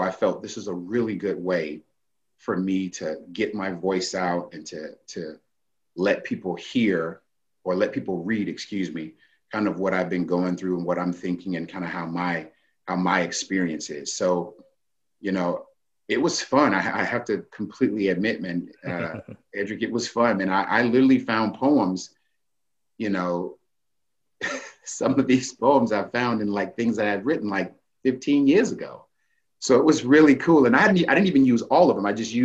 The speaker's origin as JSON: {"language": "English", "town": "Daytona Beach", "region": "Florida", "country": "United States", "tie": "born or raised there", "said": "I grew up in Daytona Beach and, you know, I didn't have any real inspiration about world travel"}